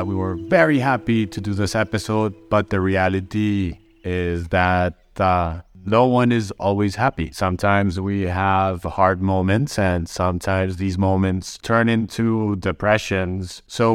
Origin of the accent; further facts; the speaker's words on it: Colombia; growing up in Colombia during the 90s, a time where violence was prevalent in different parts of the country, left a lot of PTSD that I'm still trying to analyze, digest, and turn into a new way of approaching